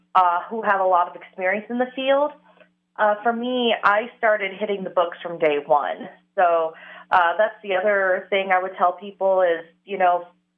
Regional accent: San Diego, California, United States; I grew up in San Diego, so we had a few haunted spots there.

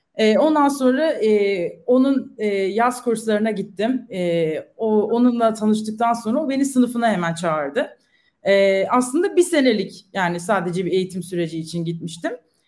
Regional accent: Istanbul, Turkey; Tabii ben esas İstanbulluyum.

